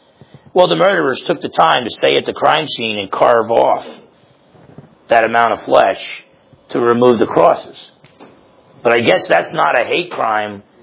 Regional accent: New Jersey, United States; And I'm thinking, like, I'm from New Jersey.

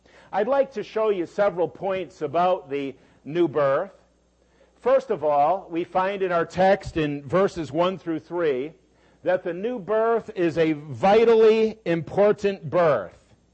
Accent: Connecticut, United States; And I'm from Connecticut, grew up in Connecticut.

